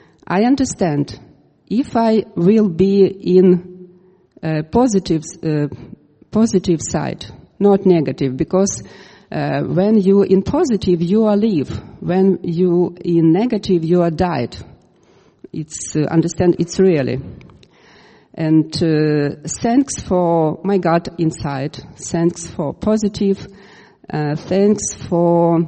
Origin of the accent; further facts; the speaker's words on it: Kyiv, Ukraine; English is a second language; I am 44. I am from Kyiv, And now I present you my reality. My reality is Ukraine